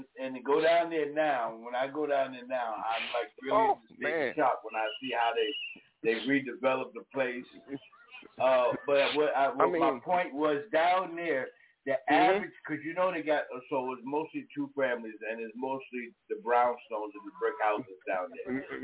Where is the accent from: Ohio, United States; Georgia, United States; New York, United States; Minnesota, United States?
New York, United States; Brooklyn; also born or lived in New Jersey; You know, I lived in Jersey. I was born and raised in Brooklyn. And I moved to Jersey, and I was in Jersey for like 25 years.